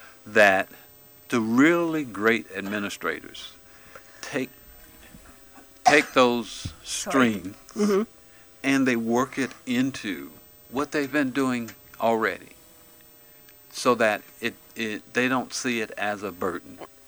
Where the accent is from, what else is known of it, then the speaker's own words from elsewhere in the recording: Chicago, Illinois, United States; I'm originally from Chicago.